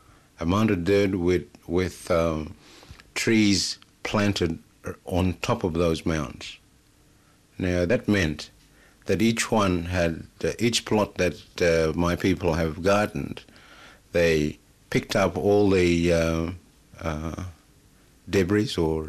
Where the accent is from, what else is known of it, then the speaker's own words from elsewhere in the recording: Murray Island, Queensland, Australia; moved away; I come from there. Originally, I was born there on Murray, and I migrated to Townsville initially in 1958.